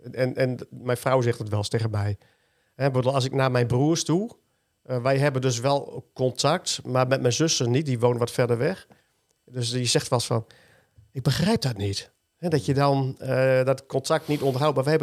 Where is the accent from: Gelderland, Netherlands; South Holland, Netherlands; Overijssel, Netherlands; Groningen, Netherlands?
Groningen, Netherlands; Ik ben een echte Groninger, ja.